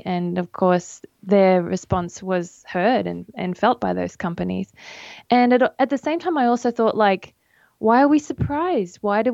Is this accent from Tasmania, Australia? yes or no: no; Brisbane, Queensland, Australia; Yeah, I grew up in Brisbane, which is the third largest city in Australia, and grew up always attending church. It was a big part of our family's life.